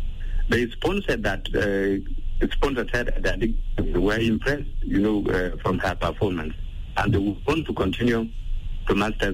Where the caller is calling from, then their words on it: Rumbek, Lakes, South Sudan; from Rumbek.